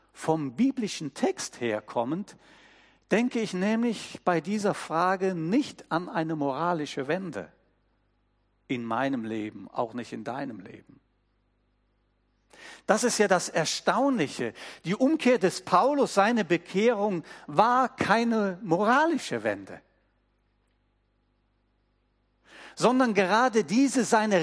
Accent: Cologne, North Rhine-Westphalia, Germany; Ich bin ja in Köln groß geworden und in Köln gab es auch Hochwasser.

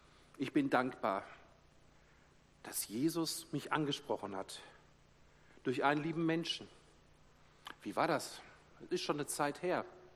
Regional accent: Dortmund, North Rhine-Westphalia, Germany; Haha, sagt er, wo kommst du her? Ich sage, aus Dortmund.

